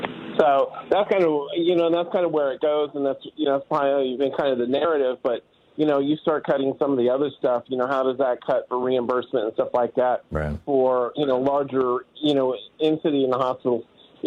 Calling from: Ohio, United States; I'm calling from Ohio.

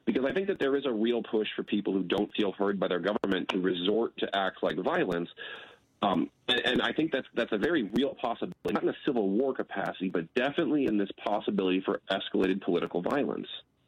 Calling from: Rochester, Minnesota, United States; I'm actually calling from Minnesota, southeast Minnesota, near Rochester. It's District 1 there.

